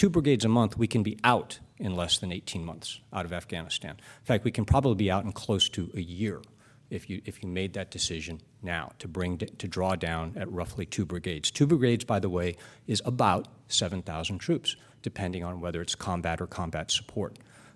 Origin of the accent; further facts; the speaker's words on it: California, United States; I am Californian by birthright, Northern California specifically